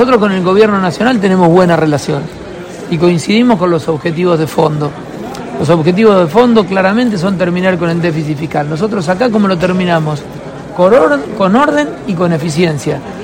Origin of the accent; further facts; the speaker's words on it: Santa Fe, Argentina; Somos Santa Fe, somos la región centro, somos la región litoral, somos el interior productivo